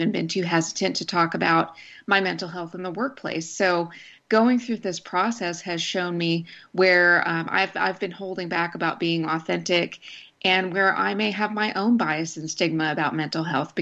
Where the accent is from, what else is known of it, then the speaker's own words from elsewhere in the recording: Snyder, Texas, United States; I grew up in Snyder, which is a town in rural West Texas.